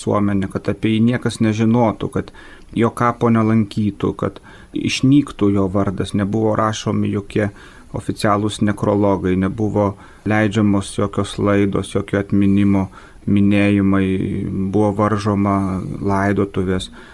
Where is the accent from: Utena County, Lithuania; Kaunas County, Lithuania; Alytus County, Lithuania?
Utena County, Lithuania; Molėtai; aš augau Molėtuose